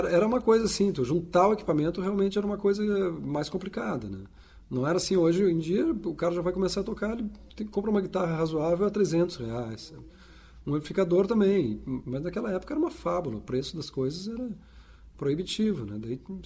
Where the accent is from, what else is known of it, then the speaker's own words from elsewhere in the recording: Porto Alegre, Rio Grande do Sul, Brazil; Sim, sou de Porto Alegre.